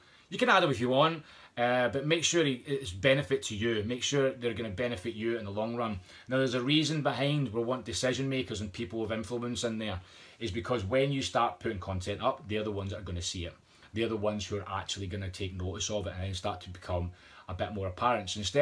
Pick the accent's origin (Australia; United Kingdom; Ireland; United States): United Kingdom; Scotland; I'm Scottish, don't like spending £80 on something I don't need.